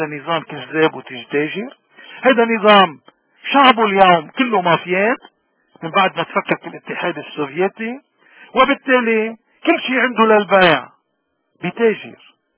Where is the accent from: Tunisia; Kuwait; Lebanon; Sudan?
Lebanon; إذا اليوم نحن بلبنان كيف بده يكون مصيرنا؟ أكيد حزب الله بده يعمل حرب مع إسرائيل، ورح ندفع نحن كلبنانيين نتيجة الانتماء